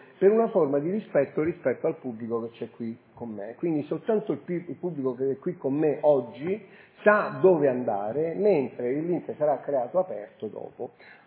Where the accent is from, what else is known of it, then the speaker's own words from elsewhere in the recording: Rome, Lazio, Italy; Allora, io vengo da Roma, anche se mia madre è veneziana e mio nonno è vicentino